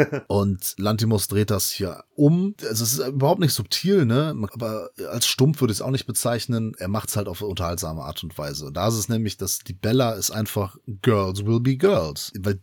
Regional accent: Portugal; Wir sind keine Spanier, wir sind Portugiesen.

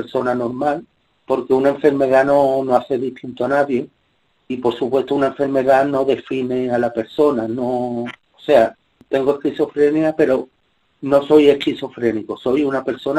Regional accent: Palma del Río, Andalusia, Spain; soy de Palma del Río.

